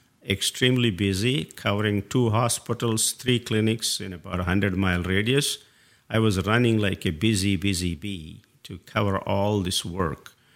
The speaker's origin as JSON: {"language": "English", "country": "India", "tie": "born there", "said": "I was born in India in a small interior village to parents who were peasants. And the lifestyle in my village was, at that time, was about 17th century agrarian type, where there's no electricity, no gadgets"}